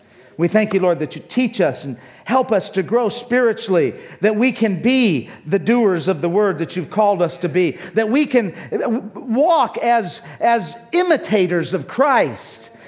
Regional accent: United States; born there; Nice to meet you. I'm American by birth, but I'm Filipino by choice.

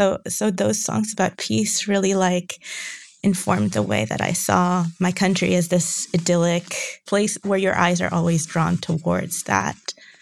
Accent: Ramat Gan, Tel Aviv District, Israel; I grew up in the Israel of the Oslo Accords in the 90s.

